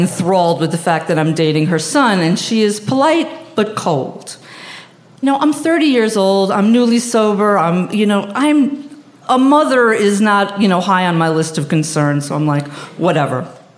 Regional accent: New York, United States; And me, I'm a middle-class Jew from Long Island.

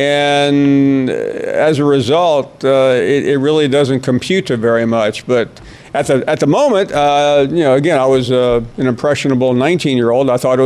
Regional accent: Memphis, Tennessee, United States; Listen, I grew up in Memphis, as you may have heard me say, so Arkansas was a big team to me, and I've told my friends in Arkansas, I was an Arkansas fan growing up, because it was across the river

